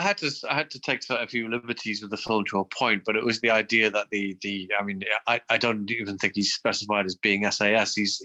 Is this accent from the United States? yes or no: no; Newcastle, North East England, United Kingdom; where I grew up in Newcastle, right next to Hadrian's Wall, Romans, the Roman history is kind of a big part of my growing up.